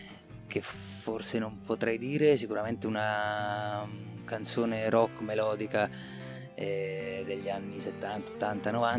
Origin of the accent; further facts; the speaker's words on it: Marche, Italy; nelle Marche è molto importante la lingua nostra affettiva, oltre all'italiano, è il nostro dialetto, no?